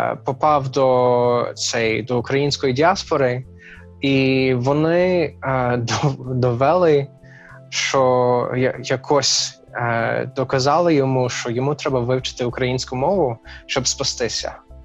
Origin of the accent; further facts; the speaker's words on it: Texas, United States; Ukrainian is a second language; Як ти сказав, я американець, американці набагато більш як політично активні, ніж, ну, ніж те, що я тут бачив, як пострадянський контекст. Та? Ще є техасець, що ми патріоти із патріотів